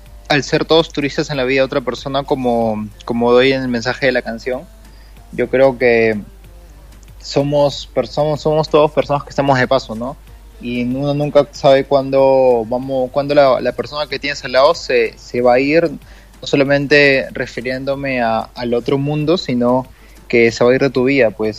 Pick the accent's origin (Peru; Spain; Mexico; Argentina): Peru; Acá en mi país, a nivel nacional, yo creo que estamos creciendo poco a poco.